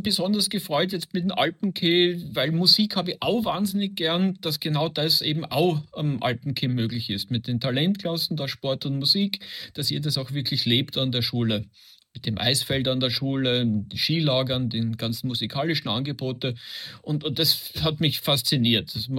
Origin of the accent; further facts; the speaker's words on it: Vienna, Austria; now in Switzerland; Ich komme ursprünglich aus Wien, lebe aber jetzt seit 26 Jahren schon in der Schweiz.